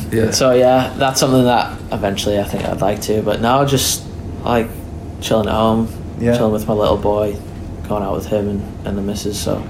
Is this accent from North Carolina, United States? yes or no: no; California, United States; Obviously, growing up in America, rap music quite big, especially in California.